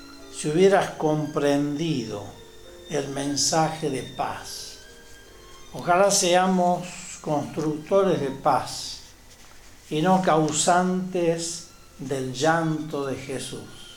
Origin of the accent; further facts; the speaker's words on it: Jujuy, Argentina; a veces damos un espectáculo tan lamentable, como humanidad, como argentinos, como jujeños.